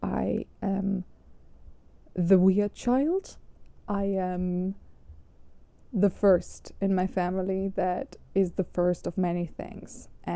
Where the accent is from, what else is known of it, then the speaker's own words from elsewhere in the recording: Germany; I come from Germany, but I grew up in a circle where the Korean culture and K-pop was a big thing